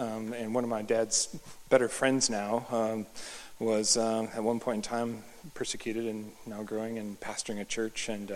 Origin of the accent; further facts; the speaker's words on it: Rockford, Illinois, United States; I grew up in Rockford, Illinois, and my great-grandfather was one of the founders of the Swedish Baptist Church in Rockford, Illinois.